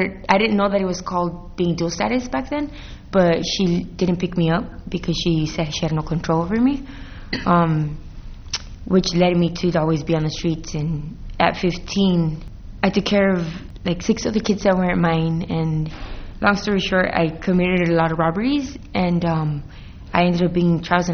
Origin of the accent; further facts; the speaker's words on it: Los Angeles, California, United States; I'm 26 years old. I grew up in the West LA area. Throughout my journey, my mom moved east side of Los Angeles.